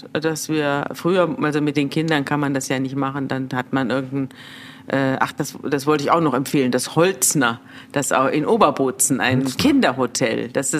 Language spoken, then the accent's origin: German; Munich, Bavaria, Germany; ich komme aus München, also ich kenne mich schon ein bisschen aus in Bayern.